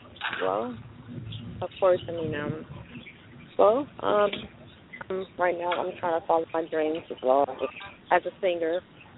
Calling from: California, Louisiana, United States; Hi, my name is … from California, Louisiana.

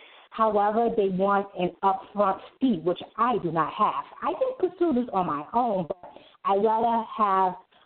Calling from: New York City, New York, United States; I'm calling from New York City.

